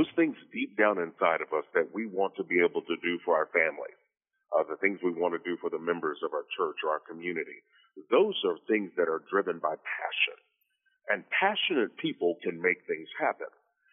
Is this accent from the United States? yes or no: yes; Kentucky, United States; moved away as an adult; Well, I was born and raised in Kentucky. Ended up playing football there, a little private Baptist school, Georgetown. And then from there went on to Pennsylvania to graduate school